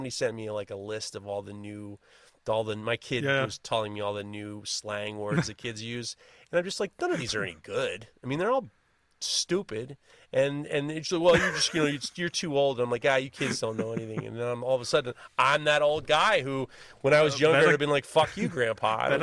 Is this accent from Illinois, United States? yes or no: no; New York, United States; I am from New York, and, you know, scolding people doesn't work anymore.